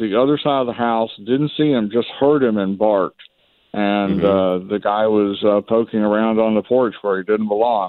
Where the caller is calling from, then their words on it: Atlanta, Georgia, United States; from Atlanta.